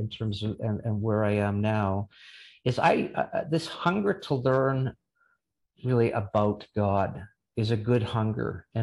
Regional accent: Canada; I'm a Canadian. We love to say we're sorry

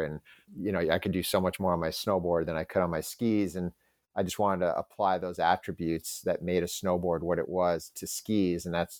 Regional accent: Albany, New York, United States; growing up in Albany, we always aspired to go skiing north and in Vermont.

